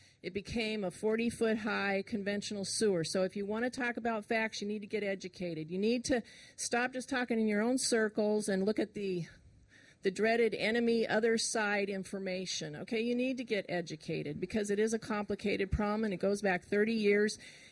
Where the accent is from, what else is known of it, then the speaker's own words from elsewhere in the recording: the South, United States; I'm not from this state, even. I'm from the South.